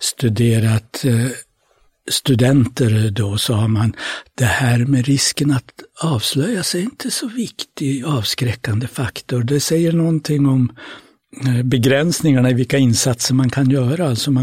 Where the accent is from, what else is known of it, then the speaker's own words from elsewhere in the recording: Norrland, Sweden; accent: Norrland; jag med min norrländska, min bakgrund i Norrlands inland